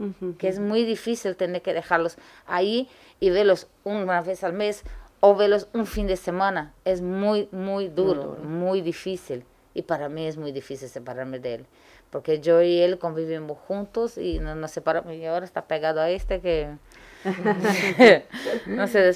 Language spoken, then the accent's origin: Spanish; Brazil; Eso es muy común en mi país. En Brasil es muy común y aquí no hay eso.